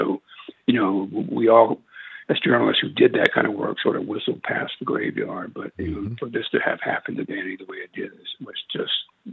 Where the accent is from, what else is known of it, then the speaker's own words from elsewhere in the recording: Bayou Black, Louisiana, United States; as I was growing up on Bayou Black, Louisiana, my mom spoke Cajun French. This was the 50s and early 60s, and she had plenty of people to speak with.